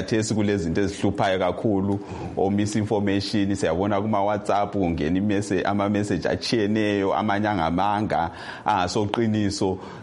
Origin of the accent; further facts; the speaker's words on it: Plumtree, Matabeleland South, Zimbabwe; in Plumtree, my hometown, we use Kalanga.